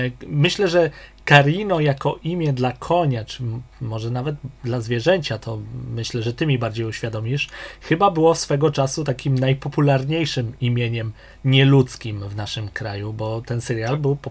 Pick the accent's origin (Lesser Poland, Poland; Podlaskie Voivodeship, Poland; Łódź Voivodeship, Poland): Łódź Voivodeship, Poland; Łódź; Jako łodzianin to znam ich troje właściwie od pierwszych utworów, które tutaj w lokalnych stacjach były prezentowane.